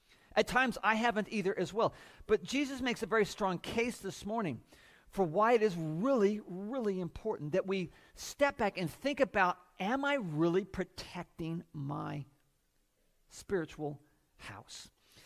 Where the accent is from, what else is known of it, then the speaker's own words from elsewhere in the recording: Houston, Texas, United States; moved away; And we came here from Houston, Texas.